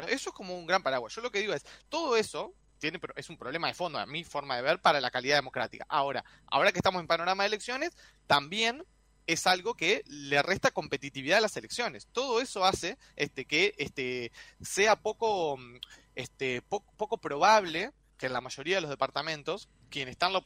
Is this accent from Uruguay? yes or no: yes; Uruguay; generalmente como uruguayos, nos congratulamos mucho de nuestra calidad democrática